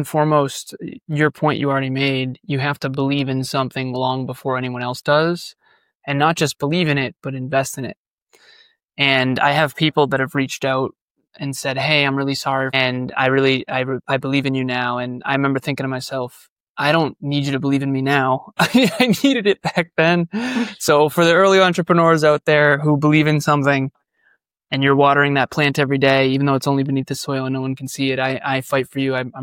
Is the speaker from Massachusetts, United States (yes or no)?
yes; Massachusetts, United States; So big Irish Catholic family, born and raised in Massachusetts.